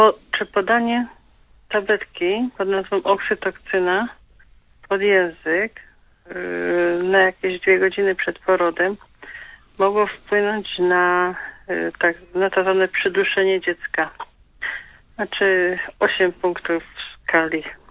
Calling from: Lesser Poland, Poland; Jestem z Małopolski.

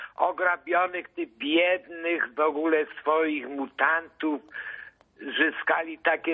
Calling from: Poznań, Greater Poland Voivodeship, Poland; z Poznania.

